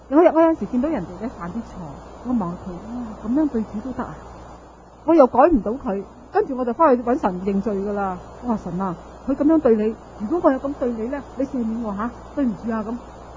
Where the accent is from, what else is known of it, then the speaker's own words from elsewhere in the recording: Guangdong, China; 我哋中国人讲句，广东人有啲形容词真系好犀利